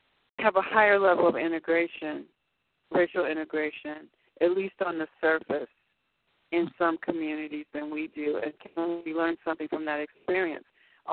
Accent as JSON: {"language": "English", "town": "Chicago", "region": "Illinois", "country": "United States", "tie": "born or raised there", "said": "I grew up in Chicago where, regardless of your level of education or your class, if you were black, you tended to live in a predominantly black neighborhood."}